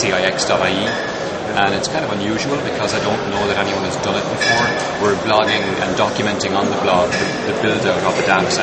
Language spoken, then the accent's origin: English; Cork, Munster, Ireland; I come from Cork in Ireland.